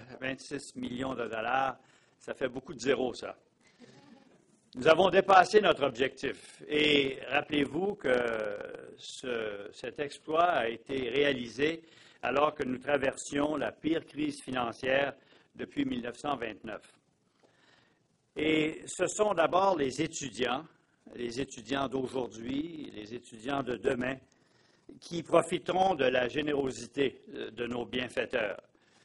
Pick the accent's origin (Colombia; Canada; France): Canada; Quebec; Et oui, en tant que Québécois, je suis particulièrement fier